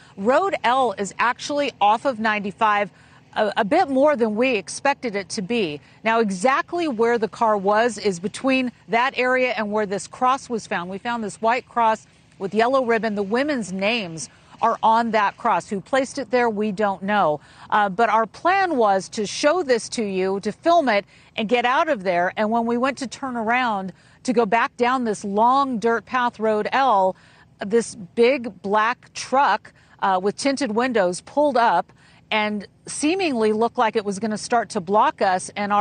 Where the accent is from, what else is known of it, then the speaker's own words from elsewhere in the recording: California, United States; You know, I'm from California, and so a lot of these roads lead to, you know, vineyards.